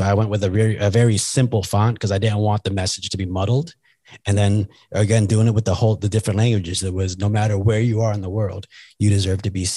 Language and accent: English; Canada